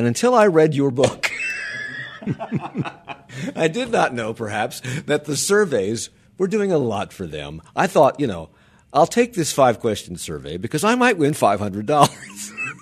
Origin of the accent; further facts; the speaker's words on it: Washington, District of Columbia, United States; now in Charlotte, United States; I grew up in Washington. When Nordstrom opened in Washington, there was Woodward and Lothrop and the Heck Company